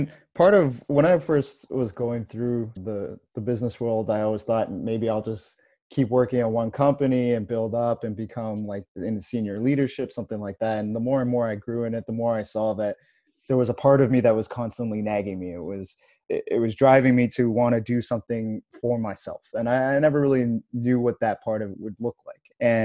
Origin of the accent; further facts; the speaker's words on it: Toronto, Ontario, Canada; moved away as an adult; now in California, United States; I'm originally from Toronto, but got dragged out west to go to school there for a master's program. And ended up staying in California for a bit